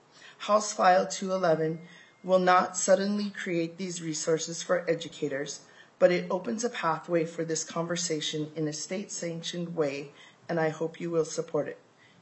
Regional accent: Minnesota, United States; I am Dakota, and my homelands are the Shakopee Mdewakanton Sioux community. And I come from

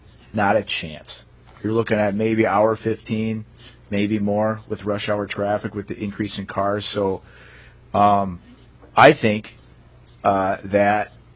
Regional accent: Brooklyn Park, Minnesota, United States; folks like my family, growing up in Brooklyn Park in the 1970s and 80s, actually have a chance to get ahead.

